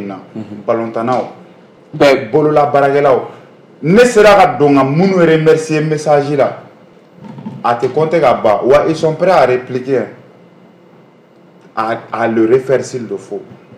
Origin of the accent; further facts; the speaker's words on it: Mali; Même moi, je suis malien